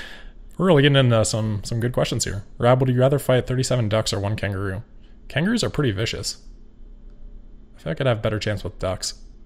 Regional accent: Ames, Iowa, United States; so I'm from Ames, Iowa, if anyone is familiar with Iowa cities, towns. Ames is a city.

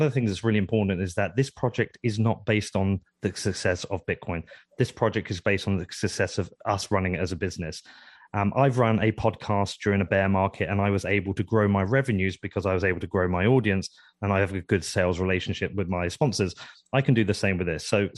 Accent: Bedford, East of England, United Kingdom; But look, I'm from Bedford. I've lived here my whole life.

